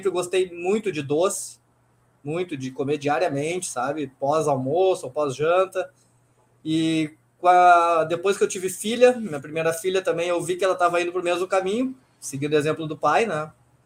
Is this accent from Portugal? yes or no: no; Porto Alegre, Rio Grande do Sul, Brazil; uma Associação Atlética do Banco do Brasil, que foi onde eu me criei em Porto Alegre, lá dentro.